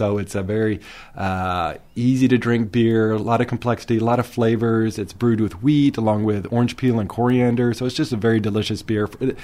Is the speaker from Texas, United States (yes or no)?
yes; San Antonio, Texas, United States; Yeah, I grew up here in San Antonio, born right here at Santa Rosa Medical Center, and went to Roosevelt High School, and so, yeah, and then off to UT, and so, yes, I've pretty much been a Texas boy my whole life